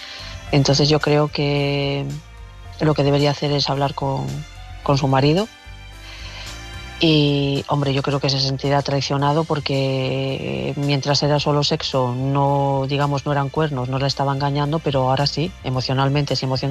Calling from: León, Castile and León, Spain; Hola a todos

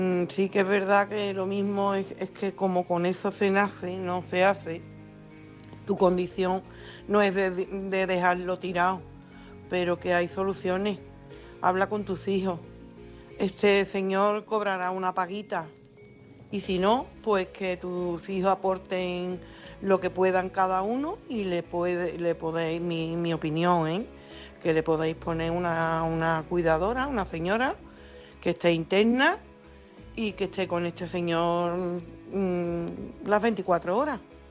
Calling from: Coria, Extremadura, Spain

